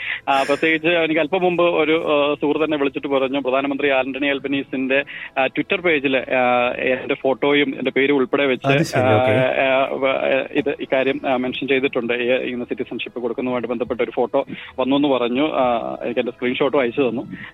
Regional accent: Kumarakom, Kerala, India; moved away as an adult; now in Australia; ഞാൻ കോട്ടയം കുമരകം സ്വദേശിയാണ്. കോട്ടയം നാട്ടകം ഗവൺമെന്റ് കോളേജില് അഡീഷണൽ സ്കിൽ അക്വിസിഷൻ പ്രോഗ്രാം എന്ന ഹയർ എഡ്യൂക്കേഷൻ ഡിപ്പാർട്ട്മെന്റ് പ്രോജക്ടിലായിരുന്നു ഞാൻ ജോലി ചെയ്തുകൊണ്ടിരുന്നത്. തുടർന്ന് കുടുംബമായിട്ട് ഓസ്ട്രേലിയയിലേക്ക് കുടിയേറാൻ തീരുമാനിക്കുകയും

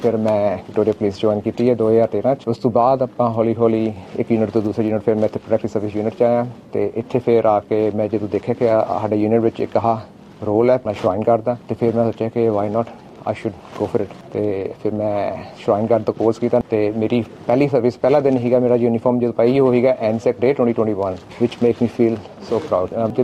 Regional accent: Jalandhar, Punjab, India; moved away as an adult; now in Australia; ਸਾਡਾ ਪਿਛੋਕੜ ਜਲੰਧਰ ਤੋਂ ਹੈ ਅਸੀਂ। ਡੈਡੀ ਮੇਰੇ ਆਰਮੀ 'ਚ ਸੀਗੇ, ਉਹਨਾਂ ਨੇ 24 ਸਾਲ ਆਰਮੀ ਇੰਡੀਅਨ ਆਰਮੀ ਸਰਵ ਕੀਤਾ ਆ

